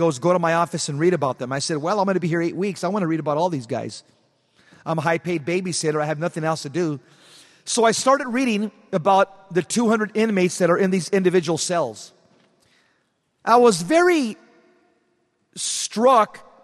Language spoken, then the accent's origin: English; California, United States; I was born and raised in the Kumbaya Catholicism of Southern California, where balloons, banners, and butterflies was the norm.